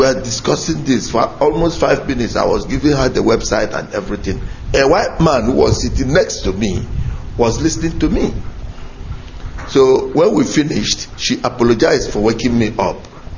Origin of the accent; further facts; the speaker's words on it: Oguta, Imo, Nigeria; now in London, United Kingdom; I come from Oguta, in Oguta local government area of Biafra land. And I reside in the United Kingdom, precisely London, where my family lives.